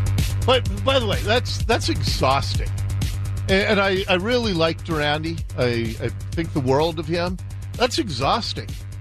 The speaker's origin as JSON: {"language": "English", "town": "Ballard", "region": "Washington", "country": "United States", "tie": "born or raised there", "said": "I grew up in Ballard."}